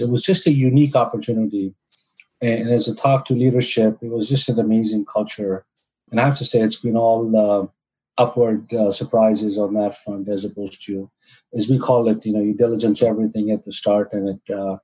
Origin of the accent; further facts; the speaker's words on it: New Delhi, Delhi, India; I grew up in New Delhi in India. I went to a private school there.